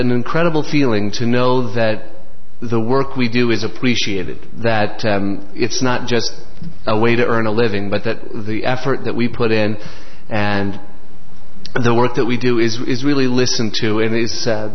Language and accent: English; Boulder, Colorado, United States; born there; I was born in Boulder, Colorado, and I learned to read at the age of four.